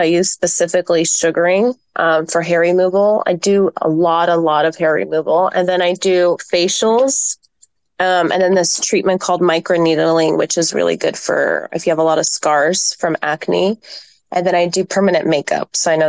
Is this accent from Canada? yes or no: no; Greece; because I am originally from Greece and I go there a lot